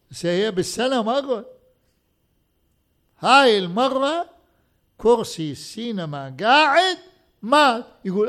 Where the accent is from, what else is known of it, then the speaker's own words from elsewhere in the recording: Najaf, Najaf Governorate, Iraq; أول مئذنة بالنجف، أنا ابن النجف